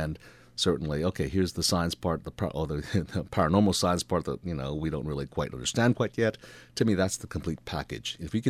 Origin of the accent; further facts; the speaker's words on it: Hawaii, United States; because, like I said, growing up in Hawaii, things are different in Hawaii. And when I was growing up, you know, everyone had stories about the weird things that happened over at this place